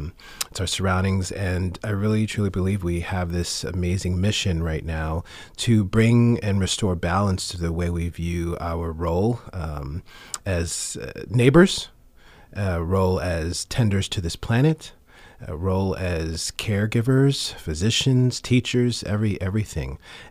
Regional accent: Queens, New York, United States; So, and I'm from Queens, and we don't get to be too obnoxious from Queens.

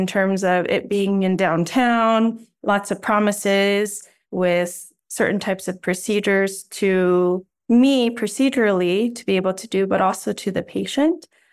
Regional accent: Denver, Colorado, United States; I grew up in Denver and lived my entire life in Colorado until I went to residency in San Antonio.

